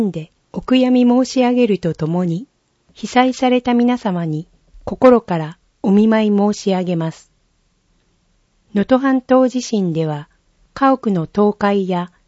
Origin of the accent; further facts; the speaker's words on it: Christchurch, Canterbury, New Zealand; 私の故郷クライストチャーチでは